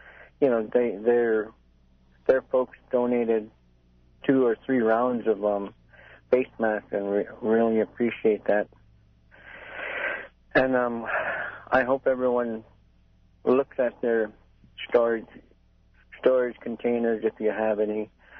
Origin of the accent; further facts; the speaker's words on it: Bethel, Alaska, United States; Bethel is my hometown, and I claim it.